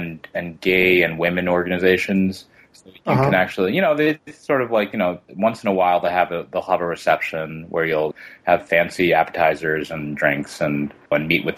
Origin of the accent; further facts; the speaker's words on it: Queens, New York, United States; So I grew up in Queens. You know, I went to public school.